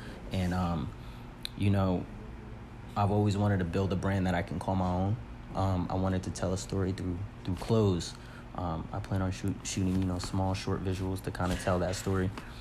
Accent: New Jersey, United States; also born or lived in Brooklyn; New Jersey, actually. I'm from New Jersey. Lived in New Jersey, was born and raised in New Jersey. Lived in Brooklyn for a couple years. Moved back to New Jersey.

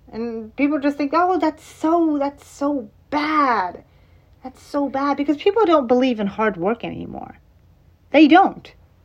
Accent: Iran; I am from Iran, and that doesn't happen there, okay?

